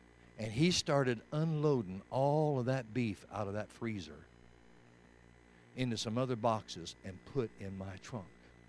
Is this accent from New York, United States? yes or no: no; Denver, Colorado, United States; when I talked to the pastor, he realized I'm from Denver.